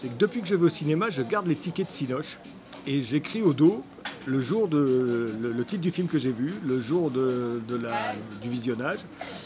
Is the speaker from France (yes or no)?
yes; Provence-Alpes-Côte d'Azur, France; moved away as an adult; now in Paris, France; Je venais d'arriver à Paris, puisque je suis originaire du sud de Nice. Et je suis remonté à Paris pour faire mes études supérieures.